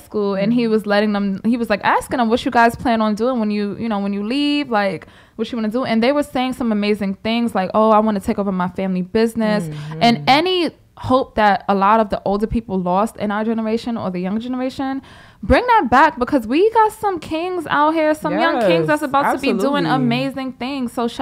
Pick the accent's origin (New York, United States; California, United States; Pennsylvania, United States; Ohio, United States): New York, United States; Brooklyn; I'm not gonna say our town because I'm from Brooklyn.